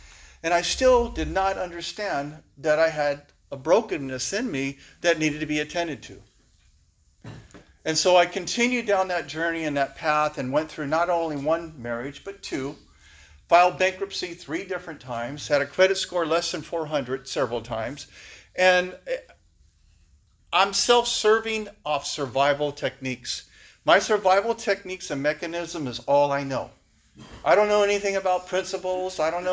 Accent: Guadalupe, California, United States; As a child, I grew up. I grew up in Guadalupe, California, right here.

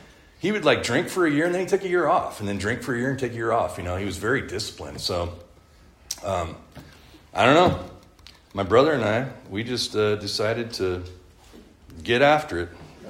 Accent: Santa Maria, California, United States; I was born and raised here in Santa Maria. I had great parents.

